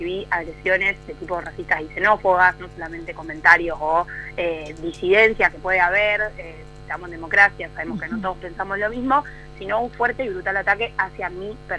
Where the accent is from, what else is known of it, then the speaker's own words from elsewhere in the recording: Dominican Republic; now in Argentina; no soy de Venezuela, soy dominicana. En segundo lugar, no vine hace 8 años, vine hace 18 años a vivir a Argentina